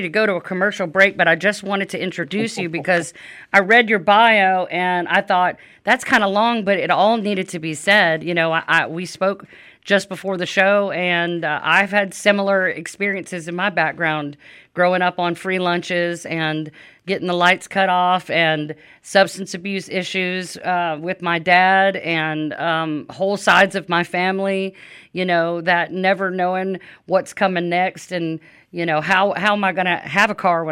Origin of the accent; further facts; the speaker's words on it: Louisiana, United States; wasn't raised in Alabama, so I can't claim this. I mean, Louisiana's not any better